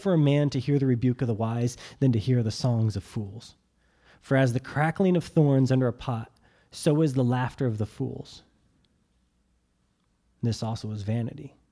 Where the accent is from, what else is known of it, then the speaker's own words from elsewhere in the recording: United States; I can do what I want. I'm an American.